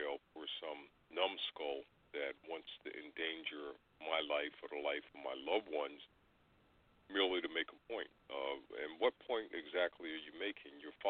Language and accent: English; New York, United States; I grew up on Long Island, and when I was growing up on Long Island, it was all ducks and strawberry farms out there, pumpkin patches and that sort of thing.